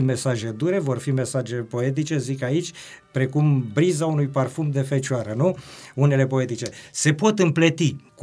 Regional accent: Oltenia, Romania; also born or lived in Timișoara; am revenit pe meleagurile mele, n-am mai cunoscut aproape și recunoscut nimic și am încercat să mă integrez cu felul de a fi acolo. Nu prea s-a putut.

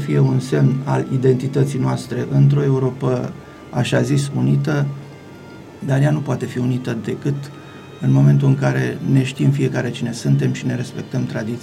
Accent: Valea Bună, Romania; că am constatat că satul meu are un trecut curat. Am fost surprins să aflu cu plăcere lucruri frumoase despre oamenii care au trăit acolo și cu atât mai mult cu cât tinerii flăcăii, ca să-l parafrazez pe autor, din Valea Bună n-au pregetat

